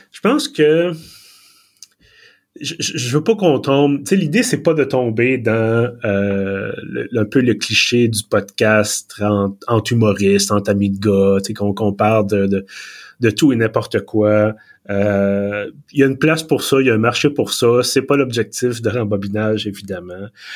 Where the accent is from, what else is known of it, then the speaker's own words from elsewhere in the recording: Montreal, Quebec, Canada; moi, j'ai émigré de Villeray à Montréal-Nord, au plateau, tu sais, il y a pas, c'est pas des grands déracinements, là.